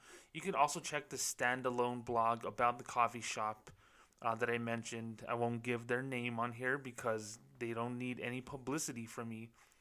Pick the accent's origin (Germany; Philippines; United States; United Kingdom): United States; Las Cruces, New Mexico; a local coffee shop was running here in my hometown of Las Cruces, New Mexico.